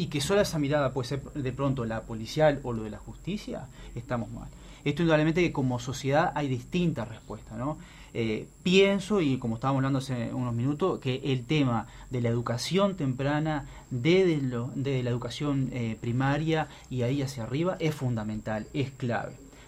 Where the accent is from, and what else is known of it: Uruguay